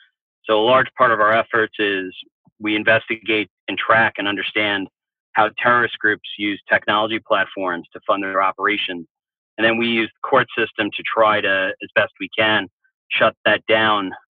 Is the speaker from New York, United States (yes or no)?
yes; New York, United States; I'm originally from New York.